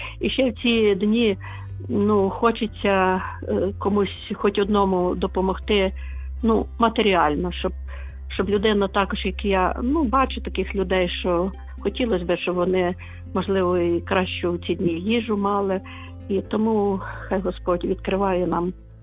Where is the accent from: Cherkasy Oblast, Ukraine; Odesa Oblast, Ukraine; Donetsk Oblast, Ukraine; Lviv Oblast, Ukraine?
Lviv Oblast, Ukraine; Lviv; Вітаю, я зі Львова